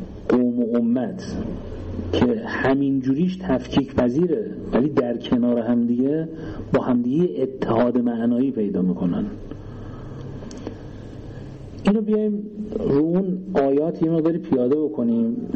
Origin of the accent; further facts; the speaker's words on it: Iran; ببینید مثلا ما ایرانیم، درست یه موقع قبل انقلاب ایران بودیم